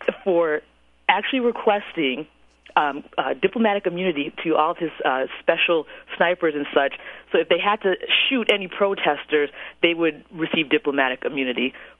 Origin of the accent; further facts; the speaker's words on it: Gary, Indiana, United States; now in Chicago, United States; Well, although I live in Chicago, I am a native Hoosier. I was born in Gary, and I do believe … I were born in the same hospital